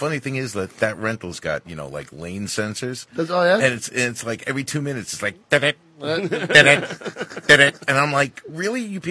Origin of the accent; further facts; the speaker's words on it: Long Beach, California, United States; I mean, I grew up in Long Beach, so I was on the water all the time.